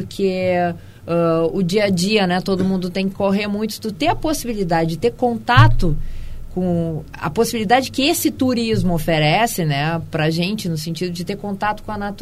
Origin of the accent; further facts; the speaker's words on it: Dom Pedrito, Rio Grande do Sul, Brazil; está voltando lá para a minha terra, lá para Dom Pedrito